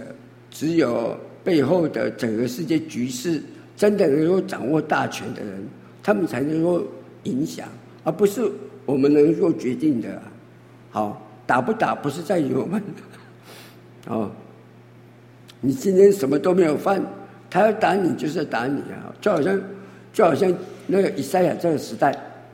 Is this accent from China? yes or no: no; Taiwan; 有的时候我们台湾人也会这样的